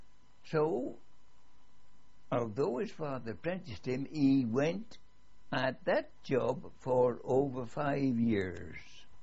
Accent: Leominster, West Midlands, United Kingdom; born there; I was born in Leinster, in Herefordshire, on the 13th of June, 1897.

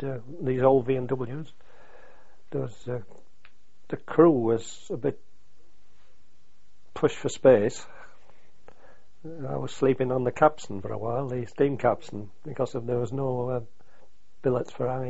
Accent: Filey, Yorkshire and the Humber, United Kingdom; Yes, I was born in Filey, Yorkshire.

